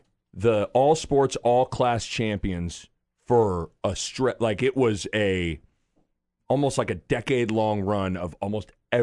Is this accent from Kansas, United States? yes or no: no; Lincoln, Nebraska, United States; Burkle was always, I mean, growing up in Lincoln, it was like circles were drawn.